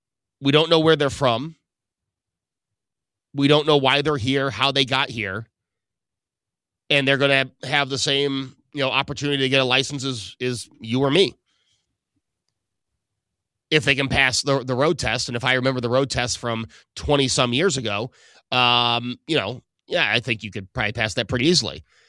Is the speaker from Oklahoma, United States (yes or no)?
no; New York, United States; Again, I will go to my home state of New York.